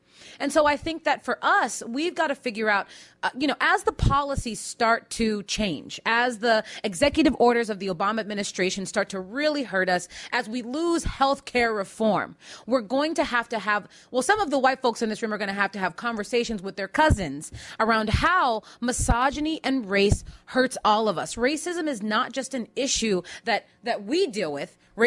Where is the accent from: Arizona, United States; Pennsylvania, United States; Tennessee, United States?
Pennsylvania, United States; I'm from Pennsylvania, so I've seen it all. When I go back to my home state